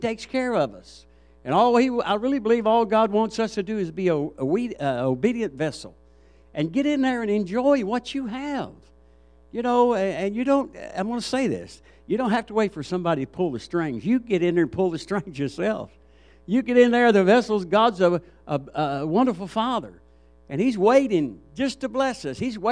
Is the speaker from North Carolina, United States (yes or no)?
no; Tennessee, United States; born there; I'll tell you, I was born in Tennessee, and a large family, and you got to get in and get it.